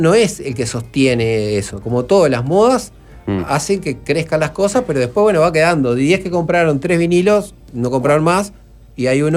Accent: Uruguay

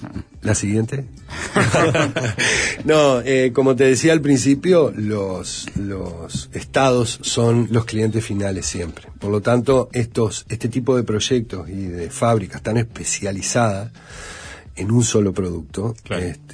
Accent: Uruguay

